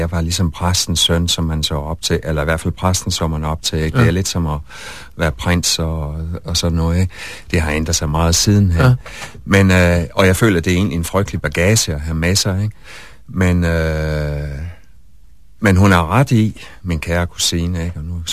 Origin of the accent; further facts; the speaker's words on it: West Jutland, Denmark; accent: West Jutlandic; jeg talte vestjysk sammen med alle kammeraterne.